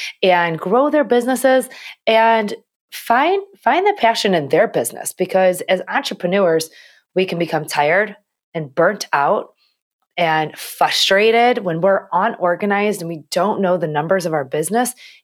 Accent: Midwest, United States; So I'm from the Midwest

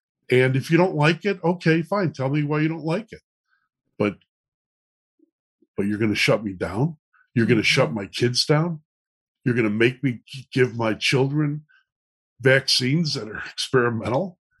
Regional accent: Chicago, Illinois, United States; I mean, I'm from Chicago, Megyn, where force and the Democratic Party has always been, you know, they've always been twins.

